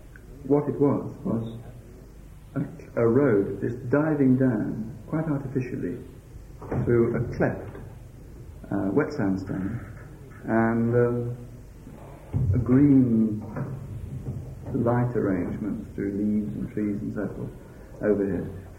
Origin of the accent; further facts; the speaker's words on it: Birmingham, West Midlands, United Kingdom; now in Staffordshire, United Kingdom; because I was raised in Birmingham and wrote about 20 years ago a lot of stuff about urban landscape.